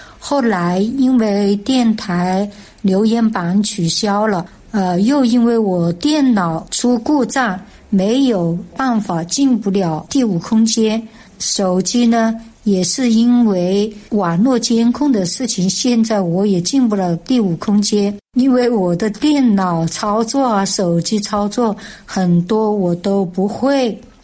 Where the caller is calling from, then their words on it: Chongqing, China; 我是重庆的